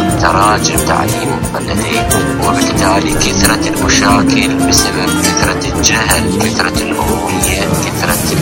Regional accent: Basra, Basra Governorate, Iraq; من العراق ومن البصرة

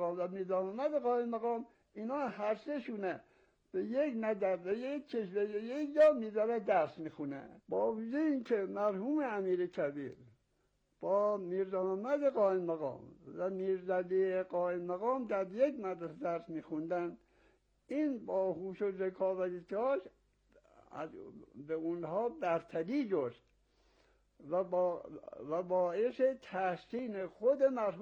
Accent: Markazi, Iran; بنده مردی هستم تقریبا 90 ساله در هلالان متولد شدم و عمری همیشه در همین ده زندگانی کردم

